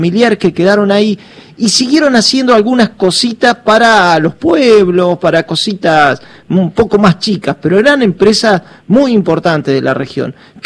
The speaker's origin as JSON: {"language": "Spanish", "region": "Córdoba", "country": "Argentina", "said": "yo soy del sur de Córdoba, que es una cuenca láctea muy importante, tal vez una de las más importantes del país, junto con algunas regiones de Santa Fe."}